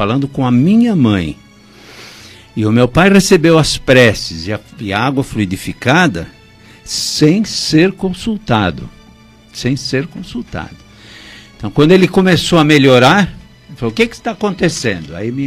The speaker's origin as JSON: {"language": "Portuguese", "town": "Duartina", "region": "São Paulo", "country": "Brazil", "tie": "born or raised there", "lives_now": "São Paulo, Brazil", "said": "Morávamos em Duartina, no interior do estado onde eu nasci, estado de São Paulo."}